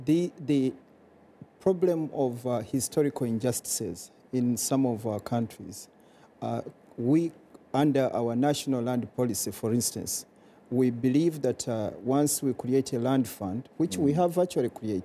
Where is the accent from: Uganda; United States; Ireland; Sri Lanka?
Uganda; you and I come from Uganda, and we have been used to having free and fair elections held regularly.